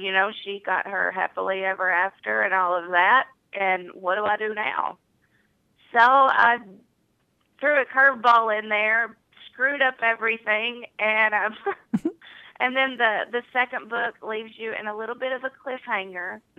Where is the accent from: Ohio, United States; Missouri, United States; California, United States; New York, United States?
Ohio, United States; Mount Vernon; a mansion that is maybe 30 minutes away from my hometown here in Mount Vernon.